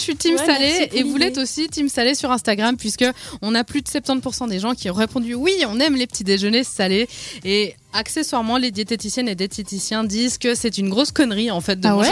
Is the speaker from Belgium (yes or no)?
no; Switzerland; chez nous en Suisse, on l'appelle plus familièrement le petit déjeuner